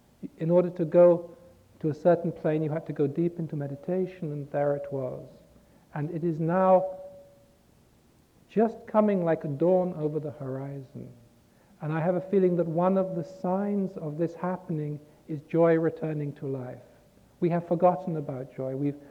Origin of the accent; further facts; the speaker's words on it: England, United Kingdom; I know, because I come from England, which is a kind of maybe and it's not worth it anyway culture.